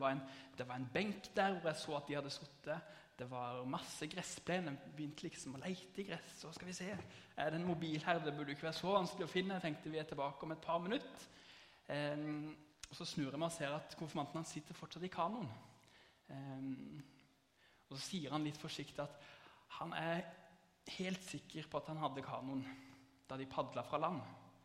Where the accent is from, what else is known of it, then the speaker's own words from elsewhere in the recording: Arendal, Agder, Norway; now in Lyngdal, Norway; Jeg født og oppvokst i Arendal by og i Arendal misjonskirke. Og det mange kjente fjes her, og det godt. Men de siste to årene så har jeg bodd i Lyngdal og jobbet som ungdomspastor der.